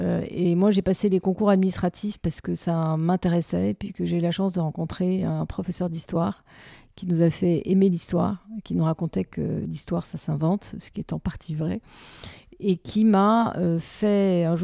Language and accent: French; Paris, Île-de-France, France; also born or lived in Denmark; J'ai grandi à Paris, mais en allant beaucoup au Danemark.